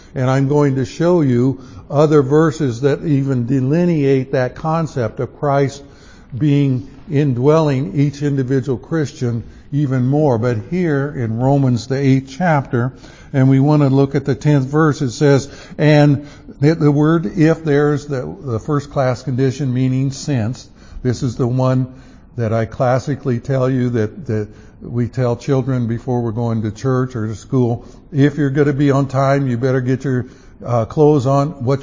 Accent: the South, United States; and I'm from the South, so it's kind of a Southern song

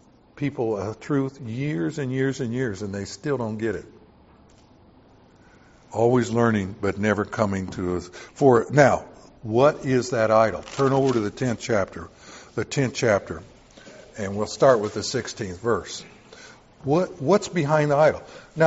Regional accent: the South, United States; And I remember growing up in the South, you could not play with cards that had a queen and jack and queen, but you could play old maid or goldfish.

